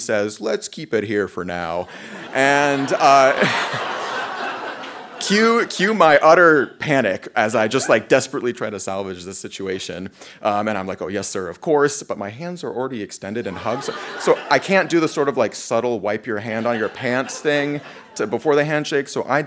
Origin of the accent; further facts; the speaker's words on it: Texas, United States; I don't know if it was just that I was born and raised in Texas